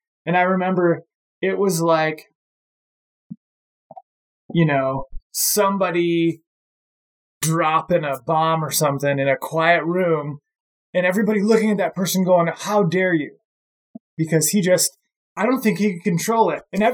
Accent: Michigan, United States; I mean, growing up in Michigan, I had a 20-yard pin.

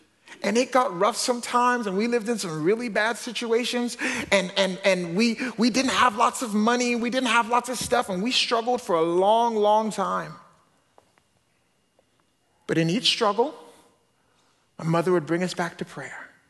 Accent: Alabama, United States; also born or lived in Canada; I was born in Canada. I call myself a Canadabamian, right? I was born in Canada. We moved to Alabama. And so I'm all confused about where I'm from.

